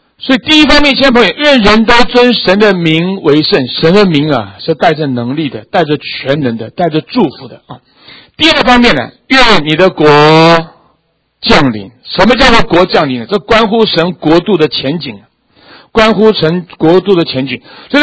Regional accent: Taiwan; 我们台湾人喜欢问吃饱没有，是不是？

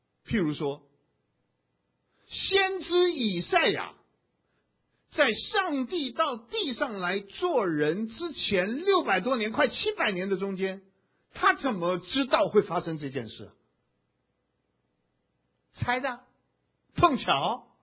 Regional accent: China; 我们中国人有句老话说的最好，举头三尺有神明。

